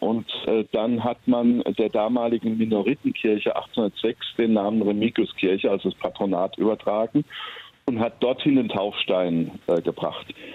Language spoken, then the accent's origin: German; North Rhine-Westphalia, Germany; Und als Rheinländer lösen wir das elegant.